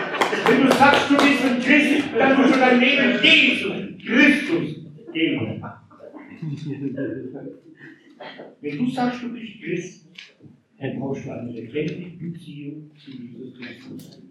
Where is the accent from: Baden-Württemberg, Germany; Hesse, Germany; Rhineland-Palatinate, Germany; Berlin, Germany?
Baden-Württemberg, Germany; Ich bin Schwabe, habt ihr schon mal?